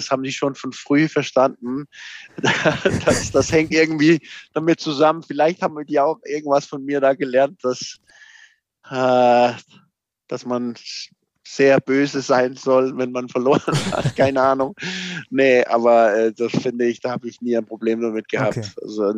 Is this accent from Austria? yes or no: no; Copenhagen, Capital Region of Denmark, Denmark; German is a second language; moved away as an adult; now in Germany; Also ich bin aufgewachsen in Kopenhagen und war da, bis ich nach Gladbach gewechselt bin mit 26, glaube ich. Und das war meine Heimat immer.